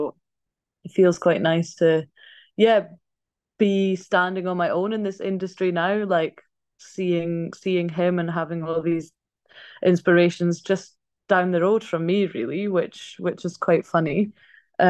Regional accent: Arbroath, Scotland, United Kingdom; I'm from Arbroath, so that's just up the road.

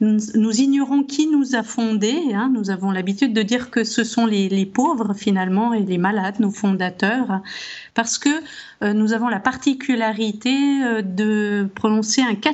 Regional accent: Switzerland; Je suis suisse, hein, c'est pour ça que vous pouvez entendre un petit accent.

